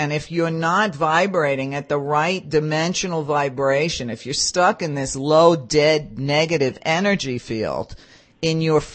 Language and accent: English; Brooklyn, New York, United States; I'm not as nice as you, and I am from Brooklyn.